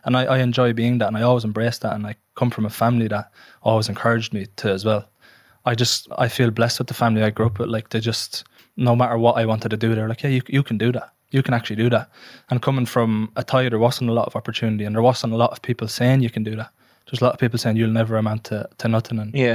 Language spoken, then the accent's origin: English; Athy, Leinster, Ireland; I grew up in Athy, in a council estate called Clamullion, which I hold very, very dear to my heart.